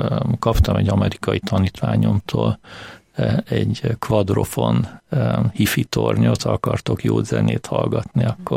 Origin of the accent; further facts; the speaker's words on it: Mosonmagyaróvár, Győr-Moson-Sopron, Hungary; born there; Mosonmagyaróváron születtem, ott is kereszteltek